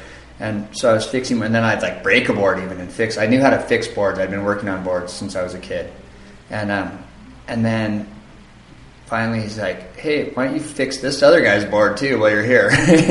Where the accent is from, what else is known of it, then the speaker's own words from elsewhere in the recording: Santa Barbara, California, United States; basically, I grew up in Santa Barbara, in California, and when I was in my early 20s, I moved to the North Shore